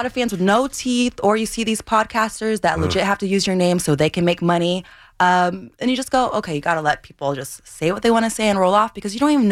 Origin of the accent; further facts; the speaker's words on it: Iowa City, Iowa, United States; I was better at track and field. I was the fastest girl alive at the age of 12 in Iowa City.